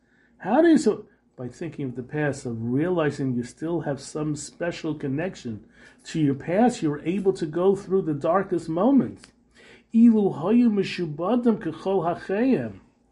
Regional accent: Brooklyn, New York, United States; I remember when I first moved into the neighborhood, I came from Brooklyn.

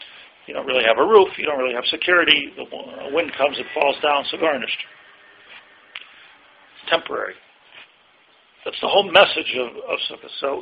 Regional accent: Buffalo, New York, United States; I grew up in Buffalo, New York. Snow in the sukkah every day.

